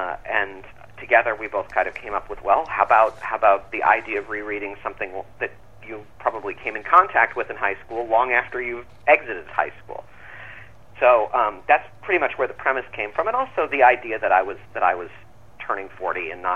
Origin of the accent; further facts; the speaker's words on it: Ann Arbor, Michigan, United States; I grew up in Ann Arbor, Michigan.